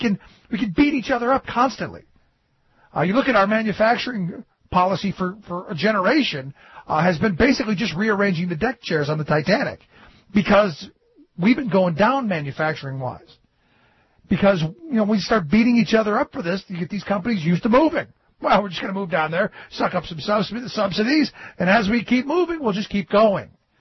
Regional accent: Cleveland, Ohio, United States; where I grew up in Cleveland, American Greetings was in the town that I lived in.

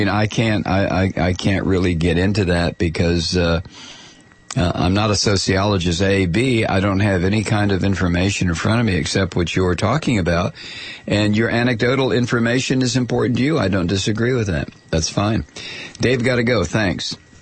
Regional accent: Toledo, Ohio, United States; Well, I grew up in Toledo, Ohio

